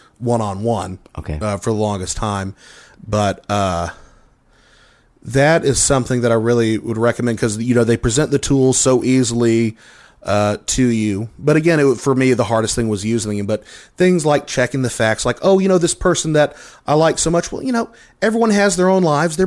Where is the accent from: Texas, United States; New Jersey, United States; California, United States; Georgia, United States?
Texas, United States; Longview; In the town that I grew up in Longview, Texas, we had a little place called CDs and More.